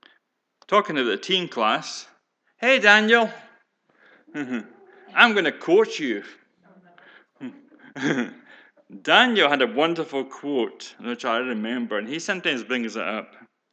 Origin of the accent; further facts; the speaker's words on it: Scotland, United Kingdom; now in United States; Yes, I did say I'm a Scotsman, but we are in America. And I'm now a nationalized American back in 2015.